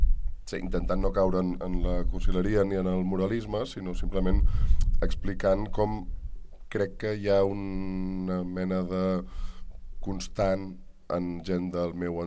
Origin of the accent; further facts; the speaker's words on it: Salt, Catalonia, Spain; perquè jo sóc de Salt